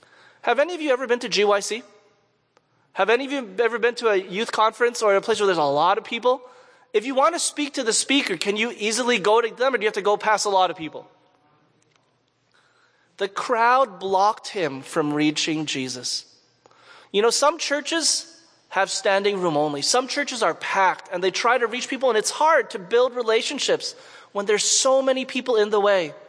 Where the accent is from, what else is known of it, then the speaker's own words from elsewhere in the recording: Montreal, Quebec, Canada; I'm from Montreal, and a lot of the Adventists in Montreal are from Haiti.